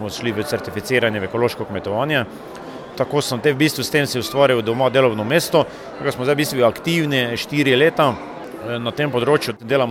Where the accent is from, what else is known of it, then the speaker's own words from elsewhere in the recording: Vučja vas, Mura, Slovenia; iz Vučija vasi, prihajam iz ekološke kmetije Paldauf.